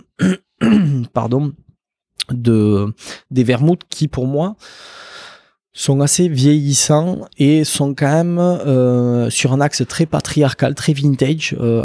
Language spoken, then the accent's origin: French; Narbonne, Occitanie, France; parce que je suis né à Narbonne, j'ai grandi dans l'Aude, j'ai quand même un peu voilà bougé à travers d'autres régions, d'autres départements.